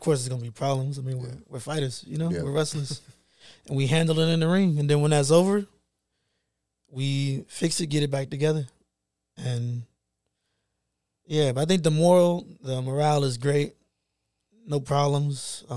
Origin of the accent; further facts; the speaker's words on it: Texas, United States; I mean, I'm from Texas, so for sure, like, Texas rap.